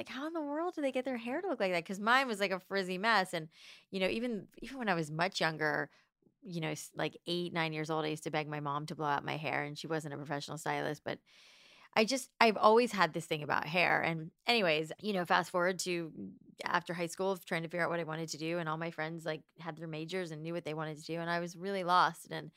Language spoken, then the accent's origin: English; Florida, United States; I grew up in South Florida where it was very humid and my hair is naturally curly and frizzy and crazy.